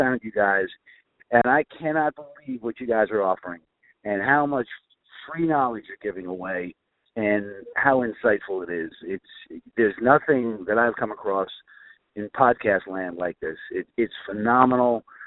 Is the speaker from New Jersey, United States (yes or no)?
yes; New Jersey, United States; I'm from New Jersey.